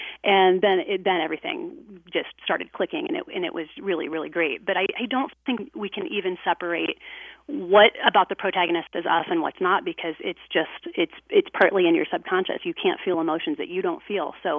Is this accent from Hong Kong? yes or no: no; Iowa, United States; And my husband grew up in Des Moines, so we're both from Iowa.